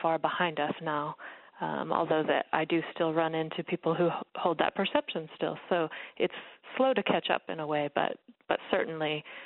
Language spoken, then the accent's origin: English; United States; and maybe as an American I can say this gingerly